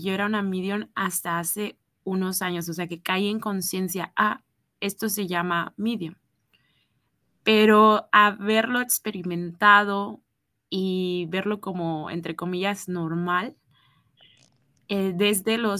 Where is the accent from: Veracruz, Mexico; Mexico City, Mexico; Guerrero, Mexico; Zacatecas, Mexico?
Guerrero, Mexico; Acapulco; also born or lived in Guadalajara; yo soy de México, nací en Guadalajara, viví un tiempo ahí y después nos fuimos a vivir a Acapulco. Y viví en Acapulco hasta mis 18, 17 años. Volví a Guadalajara a estudiar la universidad